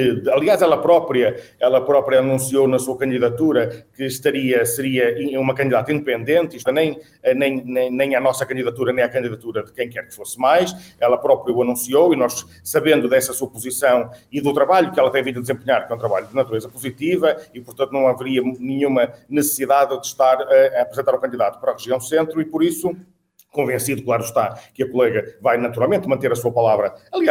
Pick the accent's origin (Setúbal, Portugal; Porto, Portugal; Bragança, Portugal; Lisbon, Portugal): Porto, Portugal; Matosinhos; Eu nasci no Porto, mas com 4 anos fui para Matosinhos e de facto não saí de lá mais.